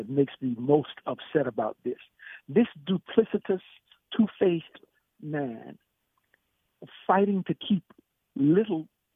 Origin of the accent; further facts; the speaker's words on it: Opelousas, Louisiana, United States; My hometown of Opelousas, Louisiana, is the perfect example.